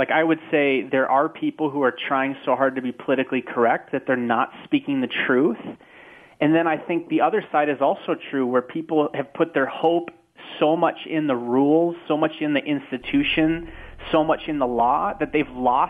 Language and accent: English; North Dakota, United States; I'm from North Dakota.